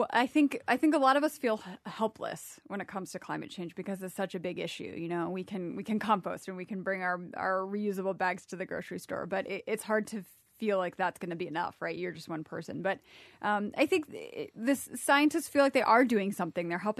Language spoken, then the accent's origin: English; Brazil; English is a second language; or my hometown, which is in a coastal city in Brazil.